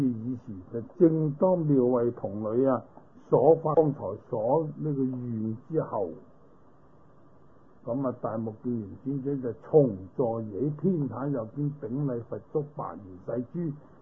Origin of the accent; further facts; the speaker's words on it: China; 在我哋中国人说为咧唔礼貌，袒胸露臂